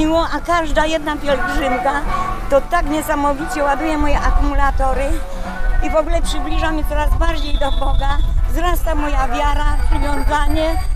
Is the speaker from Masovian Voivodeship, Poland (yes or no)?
no; Sokolniki, Łódź Voivodeship, Poland; Sokolnik.